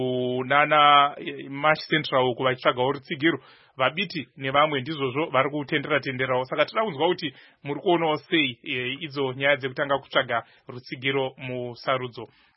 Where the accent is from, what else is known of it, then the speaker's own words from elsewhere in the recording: Marondera, Mashonaland East, Zimbabwe; I hail from Marondera, that's my constituency.